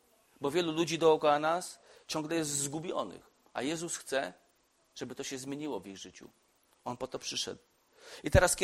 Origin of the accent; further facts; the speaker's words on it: Radom, Masovian Voivodeship, Poland; Jestem z okolic Radomia, więc mówię o swojej okolicy.